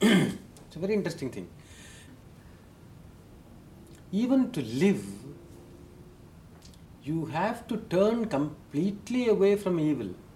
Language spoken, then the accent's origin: English; India; I would like you to forget for the present that I come from India